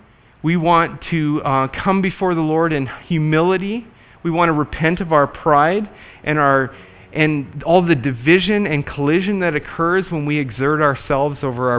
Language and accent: English; Canada; Now, being Canadian, I am particularly sensitive to these verses because I know how it is.